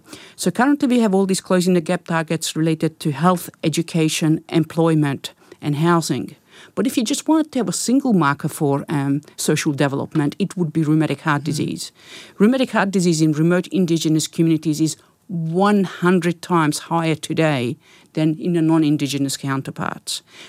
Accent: Australia; When I first started attending international conferences and I was identified as an Australian speaker, they kind of looked at me and said, what would you know about rheumatic heart disease? You live in one of the richest countries in the world.

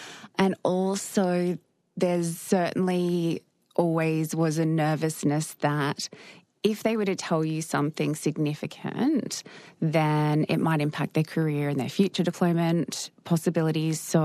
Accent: Ipswich, East of England, United Kingdom; People I knew from growing up in Ipswich were joining

